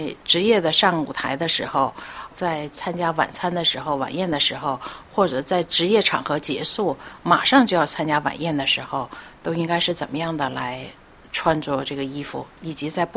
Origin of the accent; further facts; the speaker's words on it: China; 我是一个中国人